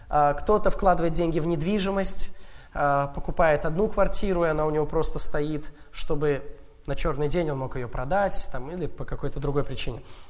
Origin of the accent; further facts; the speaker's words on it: Russia; я как россиянин, вот имея в целом меньший, наверное, доход и меньшие материальные возможности